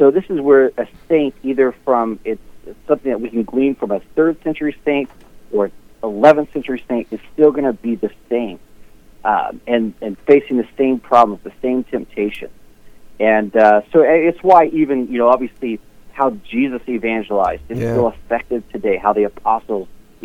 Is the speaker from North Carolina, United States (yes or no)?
yes; North Carolina, United States; born there; So I was born in North Carolina